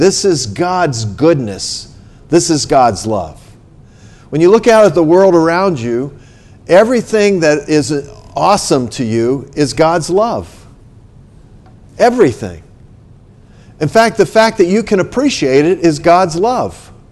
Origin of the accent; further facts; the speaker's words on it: East Coast, United States; born there; I was born on the East Coast. You didn't see anything like that on the East Coast.